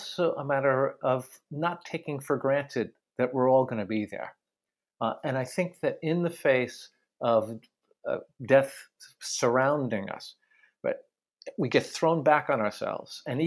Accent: New York, United States; I grew up in New York. I have friends in New York.

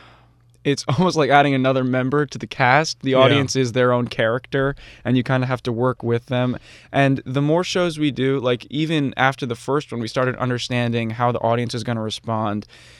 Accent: New York, United States; I'm from Long Island.

